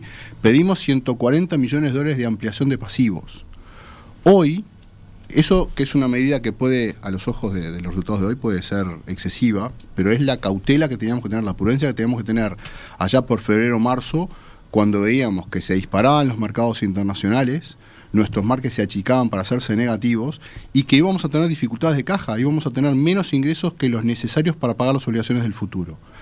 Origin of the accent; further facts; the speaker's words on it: Uruguay; En realidad, como uruguayo uno dice